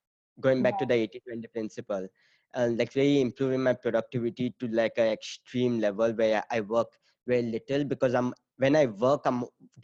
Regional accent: Goa, India; I grew up in Goa, and Goa is very good during certain part of the year

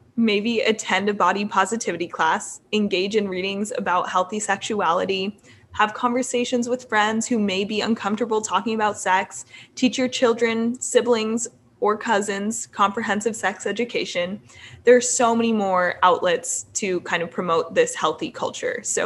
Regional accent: Utah, United States; in high school, I'm from Utah, so not as bad as Alabama, but I was also the only brown girl in my grade at the time

